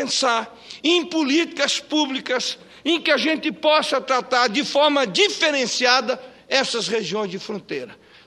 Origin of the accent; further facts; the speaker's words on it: Bela Vista, Mato Grosso do Sul, Brazil; eu sou nascido, eu sou da fronteira, eu sou nascido em Bela Vista, criado, portanto, na fronteira